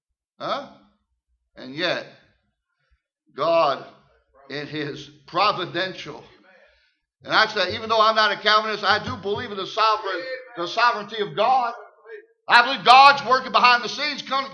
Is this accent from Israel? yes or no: yes; Israel; also born or lived in United States; And so I grew up in Israel. Not all my young life, but partly. And then I came back and I joined the United States Army instead of joining the Israeli Defense Force.